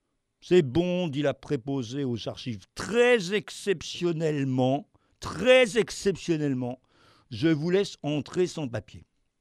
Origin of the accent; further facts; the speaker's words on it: France; J'ai beau lui dire que je suis un Français de souche, et cela depuis au moins 1600 ans